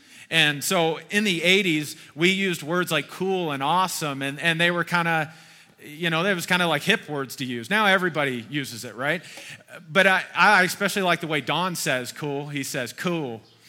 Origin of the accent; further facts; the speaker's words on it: Kentucky, United States; Now, many of y'all know I was raised in Kentucky. And I still remember when I first moved to Kentucky